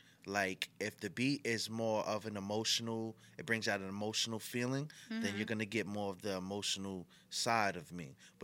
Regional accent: South Huntington, New York, United States; if anybody knows me, they know I'm from South Huntington. originally, and I ran in streets.

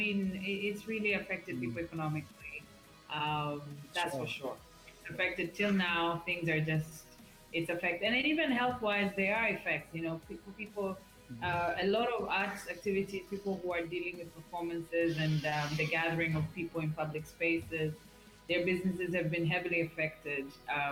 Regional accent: Tanzania; And I'm from Tanzania, as you said, and I'm a creative for sure.

